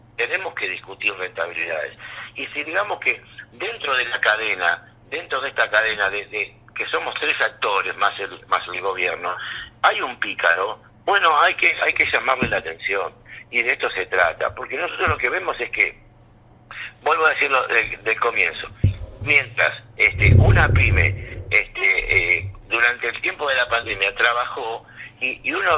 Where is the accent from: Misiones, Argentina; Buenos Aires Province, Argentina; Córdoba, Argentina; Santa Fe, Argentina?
Buenos Aires Province, Argentina; Morón; como en mi pueblo de Morón, como en Buenos Aires